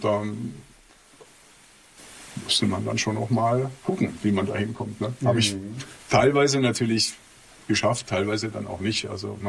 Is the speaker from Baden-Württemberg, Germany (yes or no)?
yes; Ulm, Baden-Württemberg, Germany; Und ich komme ja aus Ulm, das ist so relativ provinziell